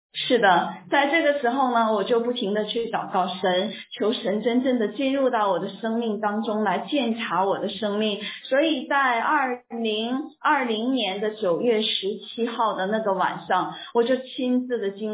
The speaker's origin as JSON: {"language": "Chinese", "country": "China", "tie": "born or raised there", "said": "其实我是在中国长大的，中国内地长大"}